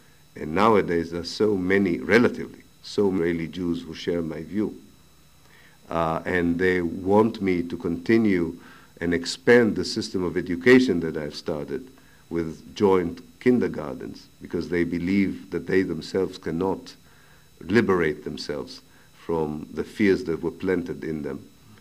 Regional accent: Israel; I know, I was born in Israel, I lived all my life in Israel, so I know what I'm talking about.

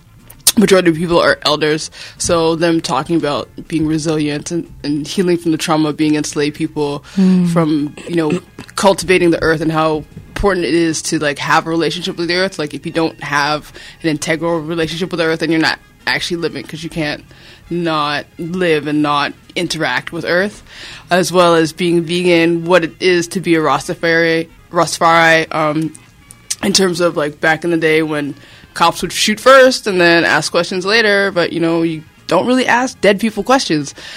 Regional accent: Toronto, Ontario, Canada; born there; I'm half Jamaican, but I'm born in Toronto, so I don't have a integral Jamaican experience

